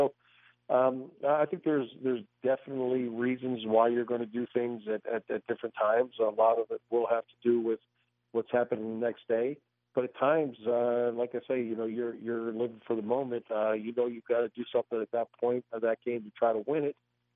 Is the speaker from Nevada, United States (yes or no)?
no; Philadelphia, Pennsylvania, United States; I think growing up in Philadelphia, it was a badge of honor to hang in there and make that play at the plate.